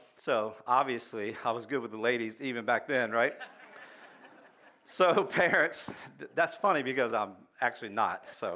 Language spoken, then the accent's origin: English; Laurel, Delaware, United States; of Seaford, Delaware, and when I was growing up, every week we would drive the 15, 20 minutes from my hometown of Laurel, about 20 minutes, 15 miles or so, to the next town over